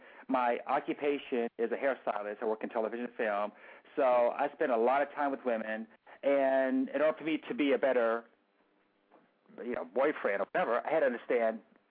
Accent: Chicago, Illinois, United States; I was raised in Hyde Park.

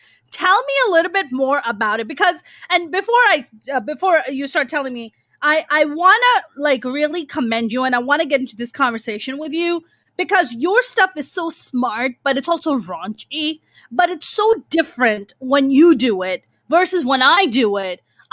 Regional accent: New York City, New York, United States; now in Los Angeles, United States; because I grew up in New York City and I moved out to LA, but you grew up in LA and then you moved out to New York.

